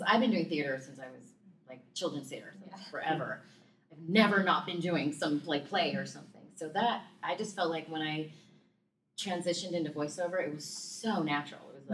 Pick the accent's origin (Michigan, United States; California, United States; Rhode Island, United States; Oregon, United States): California, United States; Los Angeles; I grew up in Los Angeles, and for some reason, I'm super nostalgic about, like, L.A. in, like, the 70s and 80s.